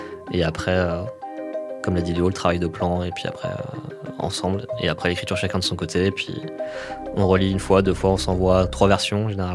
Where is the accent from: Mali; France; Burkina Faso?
France; Tout simplement parce qu'on est français, on bosse ici.